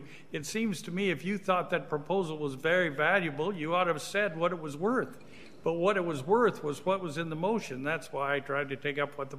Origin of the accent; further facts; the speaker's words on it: Idaho, United States; I don't know how to say that because I'm from Idaho